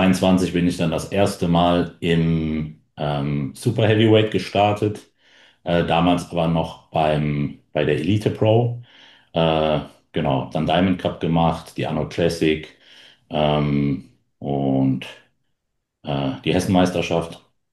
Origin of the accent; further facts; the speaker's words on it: North Rhine-Westphalia, Germany; Ich bin 28 Jahre alt. Ich komme aus der Nähe von Köln.